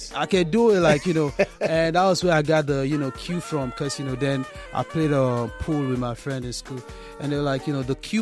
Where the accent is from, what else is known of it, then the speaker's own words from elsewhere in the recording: Nigeria; also born or lived in Washington, D.C., United States; I spent most of my life in Nigeria